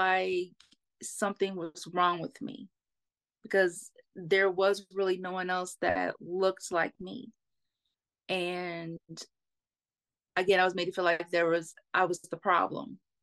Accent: Cincinnati, Ohio, United States; So I am born and raised in Cincinnati, Ohio, in the United States.

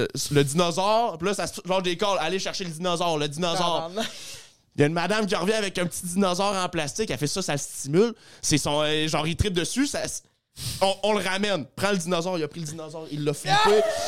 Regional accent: Rimouski, Quebec, Canada; Si tu as grandi là, puis tu dis, genre, moi, Rimouski, c'est ma maison

